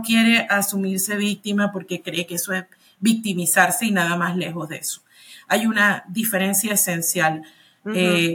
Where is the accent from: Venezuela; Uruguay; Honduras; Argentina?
Venezuela; No sé, yo soy venezolana